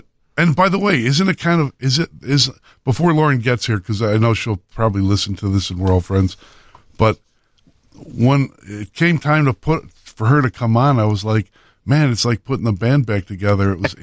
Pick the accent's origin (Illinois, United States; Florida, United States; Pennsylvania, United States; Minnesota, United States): Illinois, United States; Chicago; We're from Chicago. When I say the Chicago way, when you say the Chicago way, we know what we're talking about because that is the way.